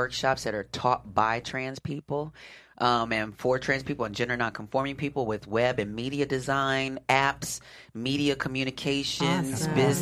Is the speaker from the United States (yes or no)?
yes; Wisconsin, United States; No, I grew up in Wisconsin.